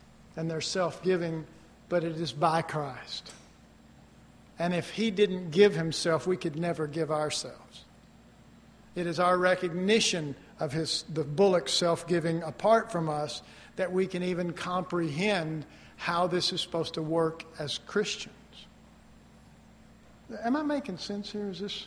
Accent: Dallas, Texas, United States; I was raised in Oak Cliff, and, you know, the only goats there were old goats.

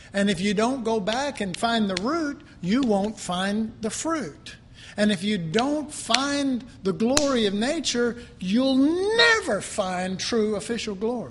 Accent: Dallas, Texas, United States; Sorry, I grew up in Oak Cliff, and we say, what you be, man?

